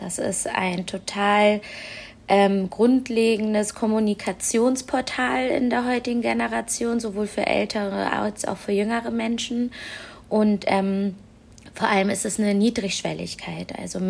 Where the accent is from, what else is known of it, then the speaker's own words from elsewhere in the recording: Hamburg, Germany; Also ich bin jemand, die hier im Bezirk Harburg aufgewachsen ist, die immer noch hier lebt.